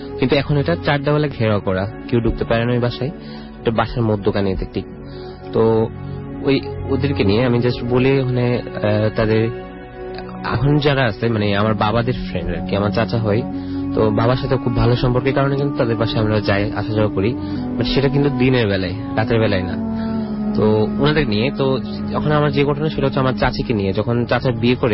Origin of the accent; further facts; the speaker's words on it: Satkania, Chittagong Division, Bangladesh; আমাদের আমার গ্রামের বাড়ি হচ্ছে সাতকানিয়া